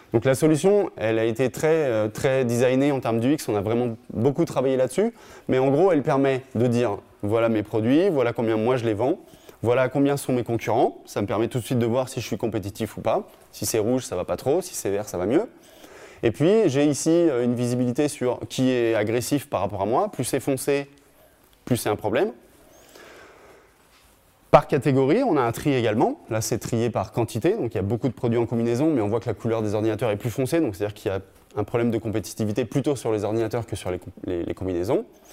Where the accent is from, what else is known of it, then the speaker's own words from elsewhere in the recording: Montpellier, Occitanie, France; la Palanquée, c'est Montpellier, là d'où je viens.